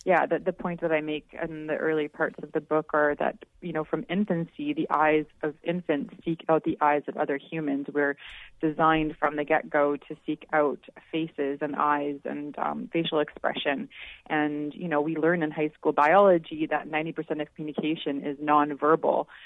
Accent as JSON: {"language": "English", "town": "Vancouver", "region": "British Columbia", "country": "Canada", "tie": "born or raised there", "lives_now": "Toronto, Canada", "said": "I'm from Vancouver originally, but and I don't remember any power outages when I grew up."}